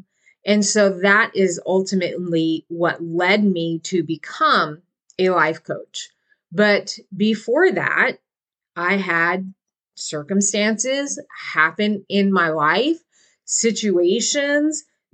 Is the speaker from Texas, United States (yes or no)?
yes; Texas, United States; and we are originally from South Texas, so not very many opportunities to play hockey in South Texas.